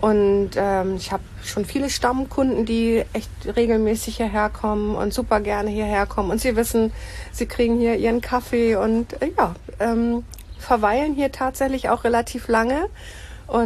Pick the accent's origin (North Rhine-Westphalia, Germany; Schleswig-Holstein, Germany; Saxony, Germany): Schleswig-Holstein, Germany; Meldorf; born there; Ich bin tatsächlich geboren in Meldorf. Wir haben lange in Nindorf gewohnt, dann noch in Burg gewohnt und dann bin ich mit meinem Mann noch mal 2,5 Jahre an den Bodensee gezogen.